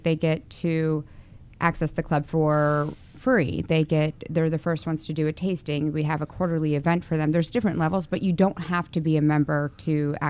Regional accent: the Carolinas, United States; now in Dallas, United States; I'm from the Carolinas, and I've always grown up around water

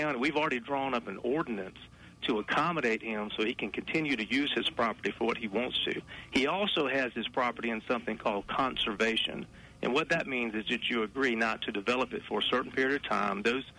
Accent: Harlem, United States; I was born and raised there. It is my hometown, and I love it. And I'll do whatever I can to make it a better place. And this is not only going to help Harlem

